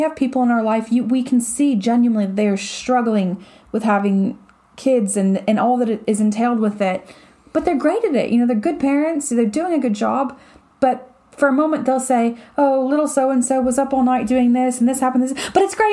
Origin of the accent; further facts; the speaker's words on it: United States; I mean, I live in America. I'm from America, and I don't live there.